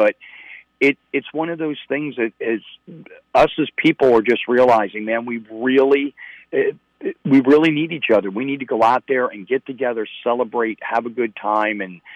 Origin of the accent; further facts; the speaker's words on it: Pittsburgh, Pennsylvania, United States; I'm from Pittsburgh, so I've got some crazy ideas, right?